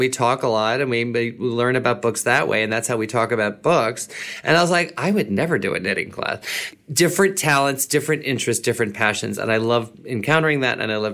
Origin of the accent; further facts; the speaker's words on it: New York, United States; I'm also from New York. So it's like I've been here all my life and most of my professional career, almost all of it.